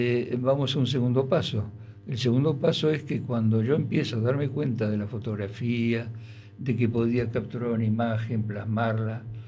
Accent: Buenos Aires, Argentina; Nací en Buenos Aires, en Villa del Parque. Un hermoso lugar para mí, con una infancia muy buena, en el sentido de que tuve la posibilidad de tener un jardín con muchos árboles

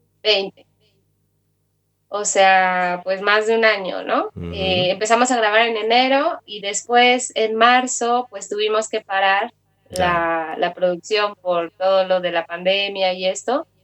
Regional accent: Mexico; also born or lived in Guatemala; Sí, ahora estoy en mi país, muy contenta de estar aquí de regreso.

